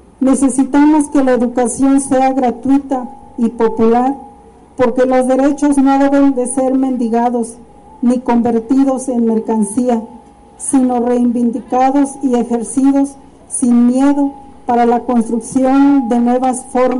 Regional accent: Mexico; lo que somos como nación mexicana

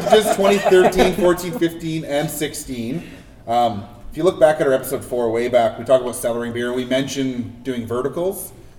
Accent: Surrey, British Columbia, Canada; I grew up in Surrey.

